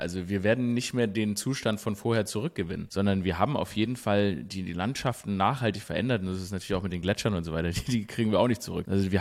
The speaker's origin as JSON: {"language": "German", "town": "Stuttgart", "region": "Baden-Württemberg", "country": "Germany", "said": "weil ich komme ja aus Stuttgart und ursprünglich."}